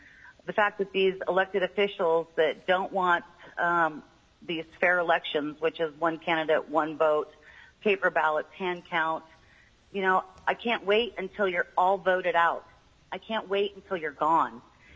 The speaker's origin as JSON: {"language": "English", "town": "Fairbanks", "region": "Alaska", "country": "United States", "said": "I'm from Fairbanks."}